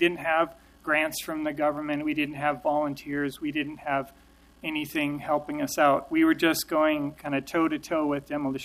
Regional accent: Bellingham, Washington, United States; I'm from Bellingham, Washington, so I'm going to give you another perspective than the local groups.

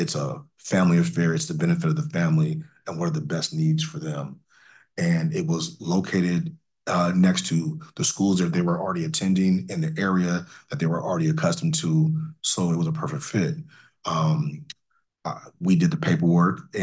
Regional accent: Portland, Oregon, United States; I'm from Portland, but my mind had already shifted to something different.

